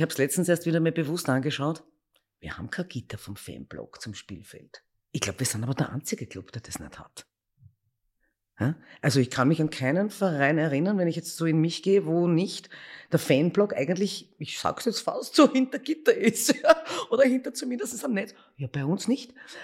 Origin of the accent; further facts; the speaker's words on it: Vienna, Austria; Ich bin Wienerin.